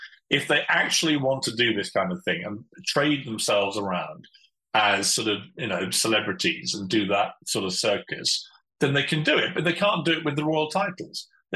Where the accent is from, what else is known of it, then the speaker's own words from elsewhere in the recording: South East England, United Kingdom; I come from Sussex, which is a county in the south of England.